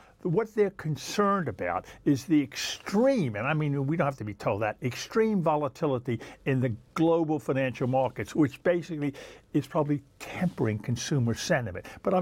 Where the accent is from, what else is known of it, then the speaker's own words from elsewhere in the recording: United States; Well, since I'm an American and you're English